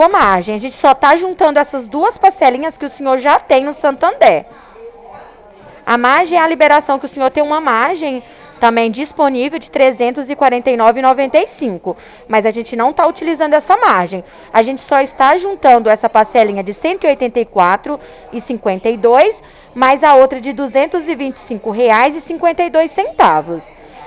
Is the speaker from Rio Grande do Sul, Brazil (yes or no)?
no; Minas Gerais, Brazil; now in Ribeirão Preto, Brazil; Eu sou mineira.